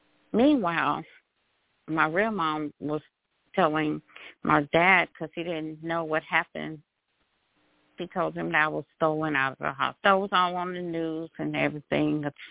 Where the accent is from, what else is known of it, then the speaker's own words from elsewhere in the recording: Birmingham, Alabama, United States; born there; First thing I want to say is I'm 57 years old. I was born in Birmingham, Alabama in 1965 to a single parent.